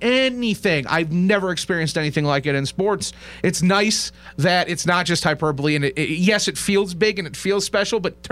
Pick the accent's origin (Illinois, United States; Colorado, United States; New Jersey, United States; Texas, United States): Illinois, United States; Chicago; We've heard about Nashville, right? I'm from Chicago.